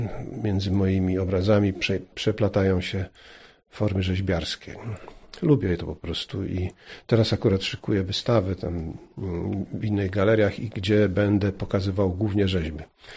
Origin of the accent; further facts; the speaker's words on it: Gorzów Wielkopolski, Lubusz Voivodeship, Poland; Przyjechałem z Gorzowa Wielkopolskiego.